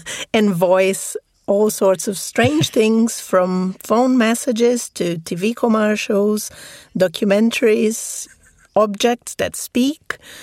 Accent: Brazil; moved away as an adult; also born or lived in London; now in United Kingdom; I used to live in London before, and I'm from Brazil. So, I mean, obviously, originally, I lived in Brazil. But I've been in the UK for a very long time, for 30 years now.

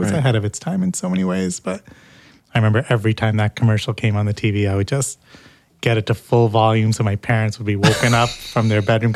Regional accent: India; Well, you know, I'm Indian.

